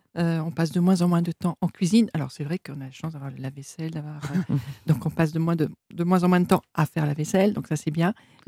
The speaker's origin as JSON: {"language": "French", "region": "south of France", "country": "France", "said": "enfin, moi, je suis méridionale."}